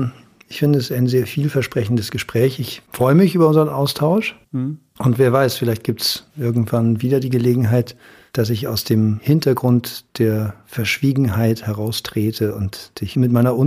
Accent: West Germany, Germany; habe ich mich vorgestellt als Wessi

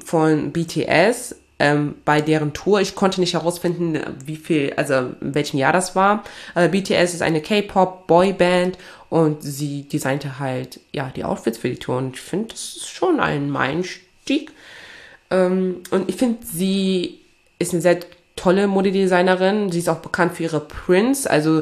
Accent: Togo; meine Wurzeln liegen ja in Togo, ne? Also ich komme ja aus Togo, also aus Westafrika.

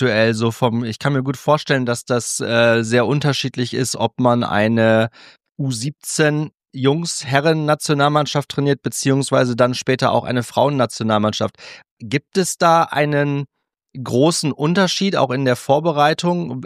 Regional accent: Cloppenburg, Lower Saxony, Germany; now in Mannheim, Germany; aus meiner Heimatstadt Cloppenburg in Niedersachsen.

